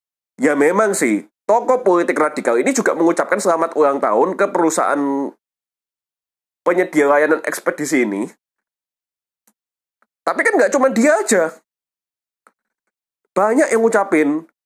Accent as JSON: {"language": "Indonesian", "town": "Surabaya", "region": "East Java", "country": "Indonesia", "said": "di kota Surabaya ini kota gue."}